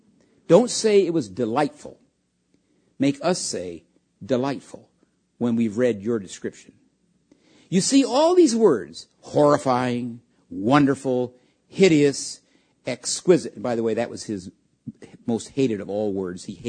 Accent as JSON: {"language": "English", "region": "California", "country": "United States", "said": "Here's a funny one, because I'm from California."}